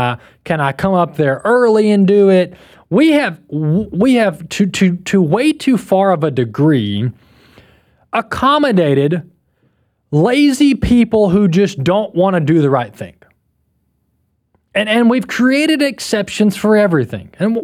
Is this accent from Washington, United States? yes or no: no; Mississippi, United States; this was a case originating out of my home state here in Mississippi